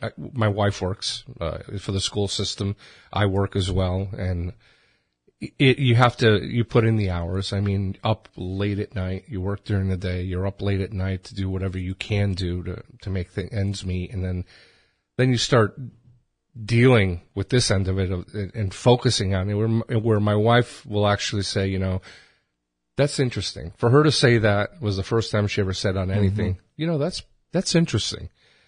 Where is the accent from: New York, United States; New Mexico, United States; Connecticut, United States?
Connecticut, United States; also born or lived in South America / Europe; now in Flagler County, United States; I've been a resident of Flagler County for 15 years. Mm-hmm. I was born in South America. I grew up in Connecticut, mm-hmm. Went to school there, went to school in Europe, came back here, got married, had a couple kids.